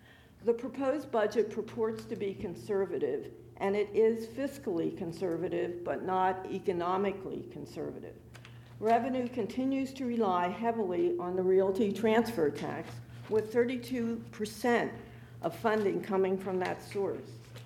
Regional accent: Lewes, Delaware, United States; I'm from Lewis, and I'm representing the League of Women Voters for Sussex County.

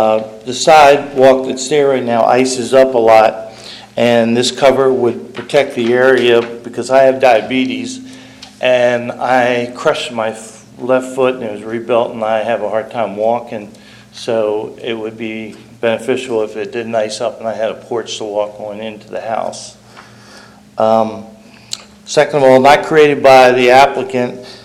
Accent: Maryland, United States; I am from Montgomery County, Maryland. I came up here to get away from the rat race down here, and I came to Sussex County because I lived up in Ocean View one time.

